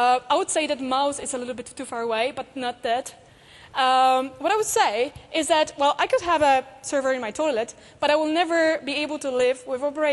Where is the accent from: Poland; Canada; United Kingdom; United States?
Poland; did I mention that I'm from Poland?